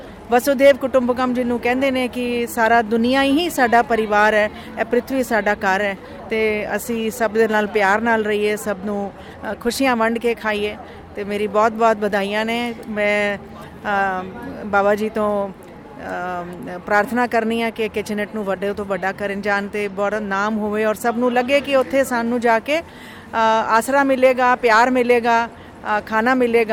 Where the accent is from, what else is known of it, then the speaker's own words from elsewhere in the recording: Ghaziabad, Uttar Pradesh, India; ਮੈਂ ਗਾਜ਼ੀਆਬਾਦ ਤੋਂ ਆਈ ਹਾਂ।